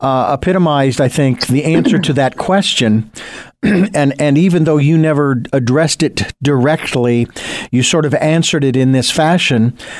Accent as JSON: {"language": "English", "town": "Phoenix", "region": "Arizona", "country": "United States", "tie": "born or raised there", "said": "I was born and raised in Phoenix, so I know about hot."}